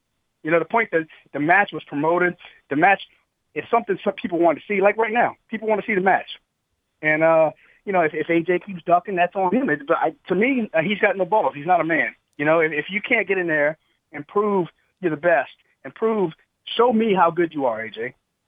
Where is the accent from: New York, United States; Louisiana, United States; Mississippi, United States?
Louisiana, United States; New Orleans; It's not anybody's fault that I'm from New Orleans, Louisiana, that there's no wrestling around me.